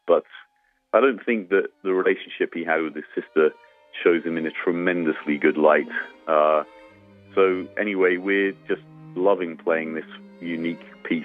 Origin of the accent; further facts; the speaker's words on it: Cambridge, East of England, United Kingdom; You know, I grew up in Cambridge, England, so I am indeed a connoisseur of many different shades of gray.